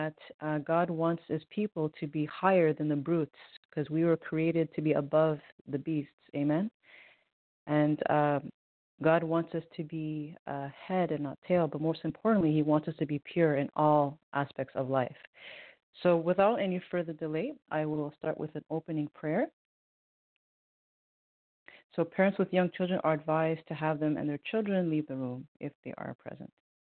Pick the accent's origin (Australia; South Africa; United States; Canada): Canada; Montreal, Quebec; I am originally from Canada, Montreal.